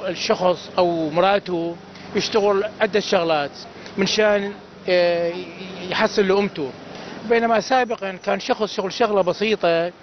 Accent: Iraq; هاي يعني احكي لك عندنا في العراق وفي كل دول العالم

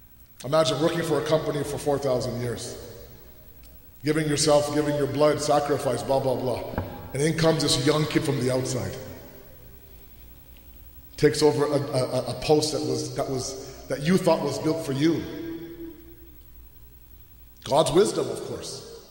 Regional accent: Toronto, Ontario, Canada; I remember growing up in Toronto

